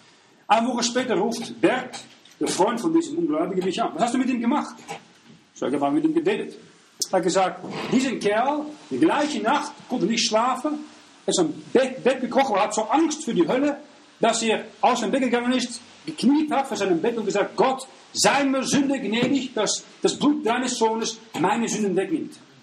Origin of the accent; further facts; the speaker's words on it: Netherlands; German is a second language; war ich in Niederlanden und aus dem Haus, wo ich aufgewachsen bin, war eine riesige reformierte Kirche.